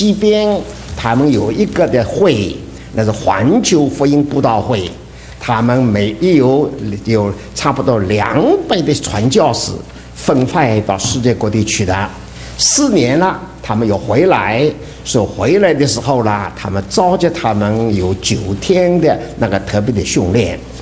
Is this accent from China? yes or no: no; Taiwan; 我们从台湾来不下雪的，